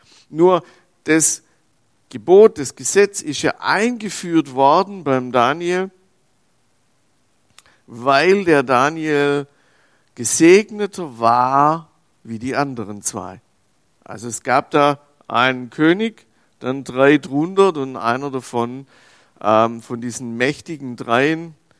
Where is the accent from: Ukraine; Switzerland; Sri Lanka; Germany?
Switzerland; wie sagen's wir als Schweizer, eine kleine Bude ist